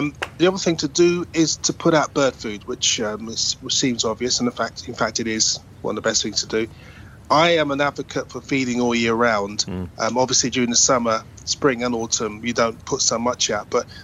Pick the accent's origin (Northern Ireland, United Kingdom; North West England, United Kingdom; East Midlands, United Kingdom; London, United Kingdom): London, United Kingdom; born there; And then I was born in Northwest London as a human